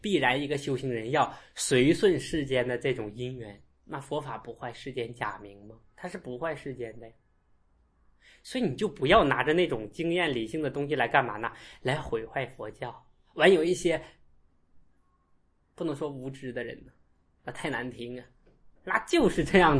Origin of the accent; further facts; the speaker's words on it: China; 像我们中国人那不能随便什么样的啦，叫人家的什么啦，人家的姓啦